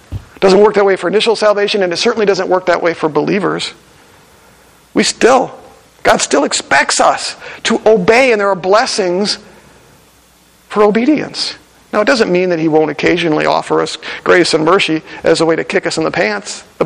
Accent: Wisconsin, United States; And I said, yeah, I'm from Wisconsin.

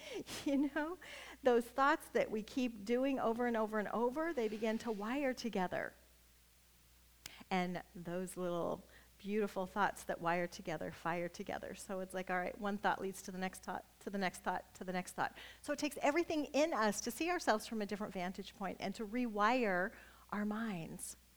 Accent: Nebraska, United States; moved away; because I'm from Nebraska, and we used to go back I'd take my kids.

